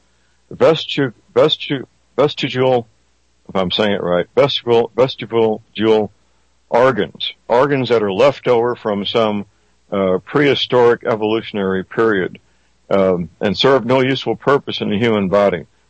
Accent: St. Louis, Missouri, United States; Dr. Myers is a chiropractic physician practicing in my hometown, St. Louis, Missouri.

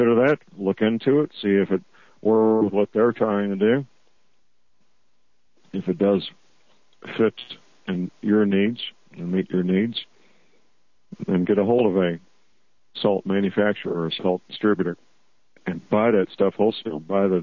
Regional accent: St. Louis, Missouri, United States; We still, in my hometown of St. Louis, out in what we call St. Charles County, there's still a road out there named Boone's Lick Road

